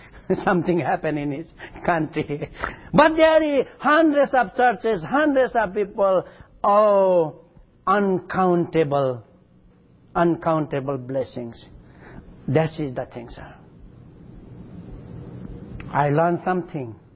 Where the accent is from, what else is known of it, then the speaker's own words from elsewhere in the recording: Nepal; English is a second language; Hey, I am from Nepal. Do you know Mount Everest? The highest mountain of the world, 8,848 meters.